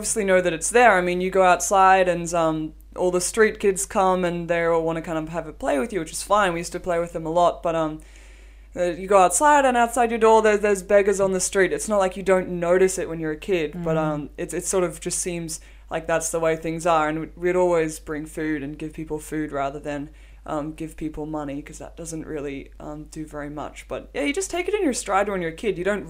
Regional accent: Malawi; I mean, I come from Malawi, where there's rolling blackouts every few hours. There's one traffic light which doesn't work

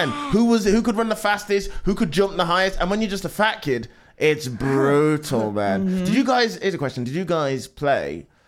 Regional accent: West Midlands, United Kingdom; I know, I'm from Albury, Black Country.

